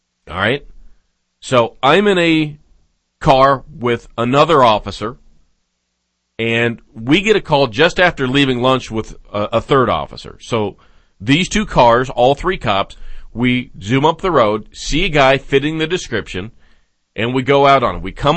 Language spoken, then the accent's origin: English; Las Vegas, Nevada, United States; I was raised in Vegas. I know how this stuff goes down.